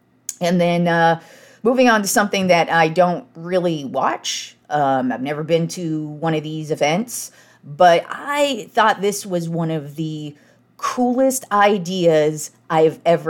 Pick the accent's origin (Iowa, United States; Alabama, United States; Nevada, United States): Nevada, United States; Reno; And it's funny, too, because I grew up in Reno and I absolutely hate Reno.